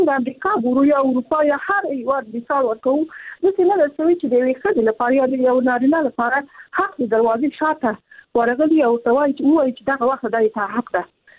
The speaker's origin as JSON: {"language": "Pashto", "country": "Afghanistan", "tie": "born or raised there", "said": "زه خپل په افغانستان کې پیدا شوی، په افغانستان کې لوی سم"}